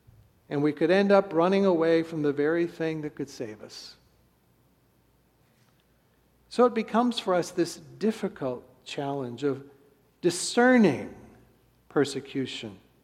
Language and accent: English; St. Louis, Missouri, United States; something that happened in my hometown of St. Louis.